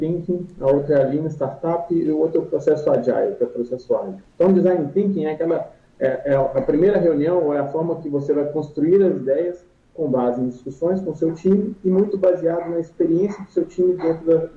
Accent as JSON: {"language": "Portuguese", "town": "Belo Horizonte", "region": "Minas Gerais", "country": "Brazil", "said": "eu sou mineiro de Belo Horizonte"}